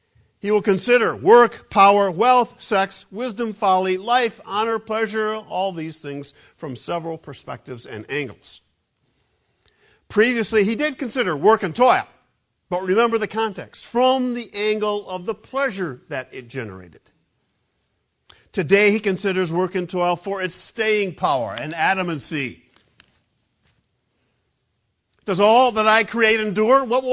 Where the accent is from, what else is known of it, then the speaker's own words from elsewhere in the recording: Michigan, United States; When I lived in Michigan, I grew up in Michigan, I've been to Hell.